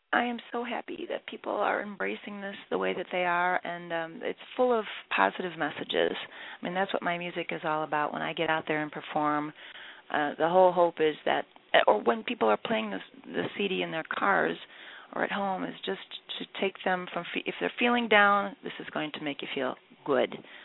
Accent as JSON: {"language": "English", "town": "Chicago", "region": "Illinois", "country": "United States", "tie": "born or raised there", "said": "And then we took that show basically a few days later back to Chicago, my hometown, and we did it all over again"}